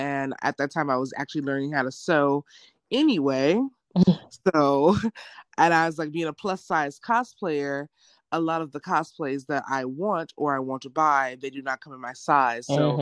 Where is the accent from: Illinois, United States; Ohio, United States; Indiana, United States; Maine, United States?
Illinois, United States; Chicago; I'm from Chicago, Illinois.